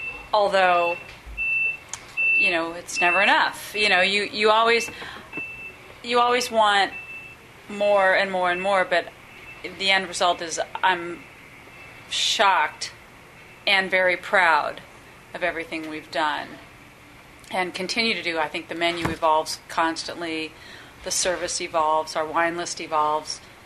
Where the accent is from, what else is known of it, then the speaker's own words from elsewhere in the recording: West Coast, United States; I grew up on the West Coast, and I grew up surfing in Malibu.